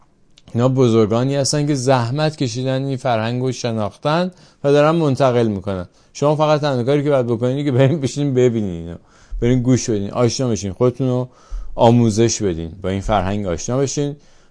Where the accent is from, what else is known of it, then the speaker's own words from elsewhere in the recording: Iran; ما که ایرانی هستیم، اگر دلمون برای ایران میتپه